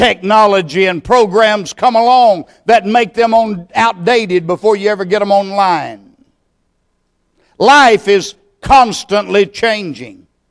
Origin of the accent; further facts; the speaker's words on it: Texas, United States; That was not so when I was a boy growing up in East Texas.